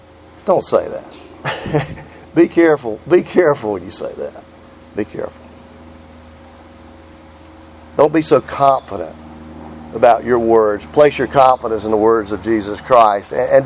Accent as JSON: {"language": "English", "region": "Georgia", "country": "United States", "lives_now": "Alabama, United States", "said": "We live in Alabama. We're from Georgia, right?"}